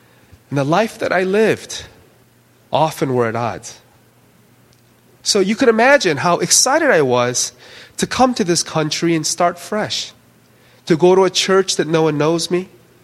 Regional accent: Chicago, Illinois, United States; moved away as an adult; now in South Korea; See, I'm from Chicago, and I've been in Chicago for about 30 years.

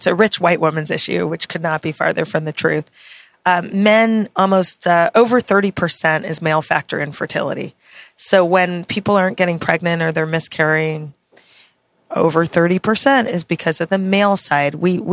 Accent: Canada; I'm Canadian, so you know.

